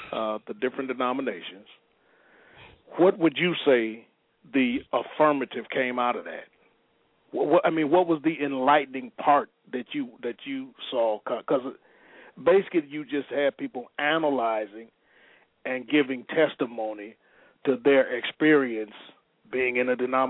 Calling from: Michigan, United States; I'm calling from … calling from Michigan.

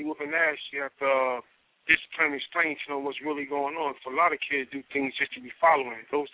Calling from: Memphis, Tennessee, United States; Memphis, Tennessee. How you doing?

